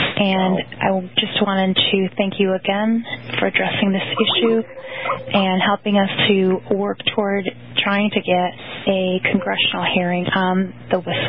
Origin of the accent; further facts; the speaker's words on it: Shelby Township, Michigan, United States; I'm from Shelby Township, Michigan.